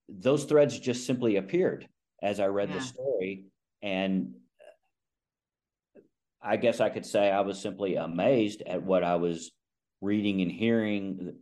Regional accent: Midland, Texas, United States; my home state of Texas and found another recipient from the Korean War, George O'Brien, from my hometown of Midland

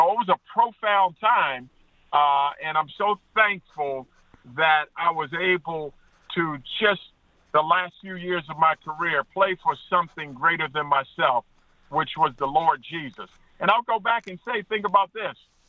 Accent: East Coast, United States; because I was from the East Coast

